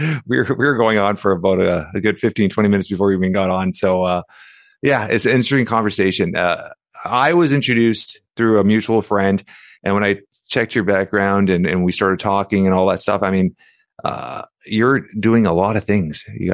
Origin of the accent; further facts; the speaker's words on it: Toronto, Ontario, Canada; I grew up in Toronto. So actually downtown Toronto, Canada.